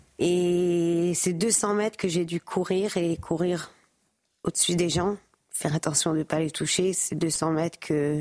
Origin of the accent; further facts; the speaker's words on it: France; born there; Je suis née en France, je suis là tous les ans, toute ma vie. J'ai jamais eu peur de parler hébreu dans les rues ou de dire d'où je viens.